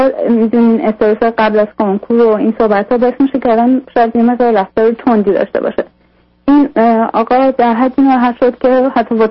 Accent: Iran; moved away as an adult; now in Europe; بعد در واقع من از ایران اومدم به اروپا جایی که شوهرم حدود 22 ساله داره زندگی میکنه.

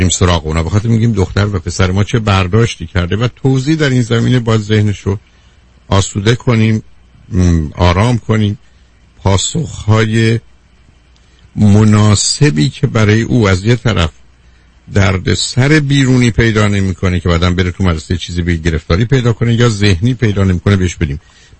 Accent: Iran; ما ایرانی هستیم

